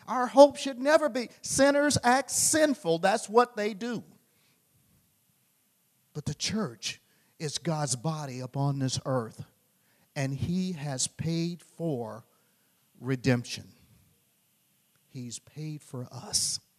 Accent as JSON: {"language": "English", "region": "Louisiana", "country": "United States", "said": "I mean, I tell you, I'm from Louisiana. I'm very simple-minded."}